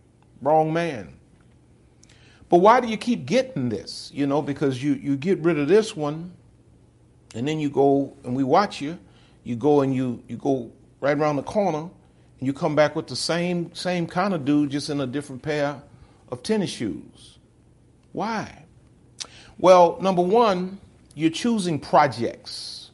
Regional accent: the South, United States; I'm from the South.

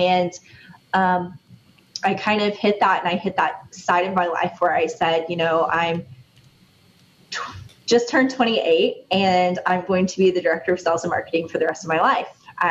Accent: Oklahoma, United States; And I'm like, I'm a nobody from Oklahoma.

